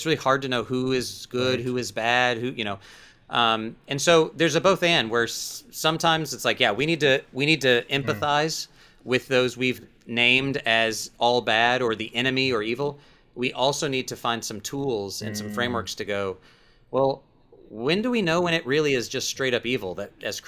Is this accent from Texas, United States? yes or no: yes; Texas, United States; I'm from Texas, so my accent sometimes.